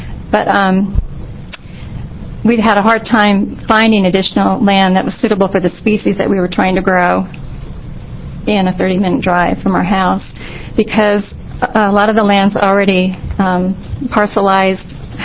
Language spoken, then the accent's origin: English; Oregon, United States; I'm from Washington County.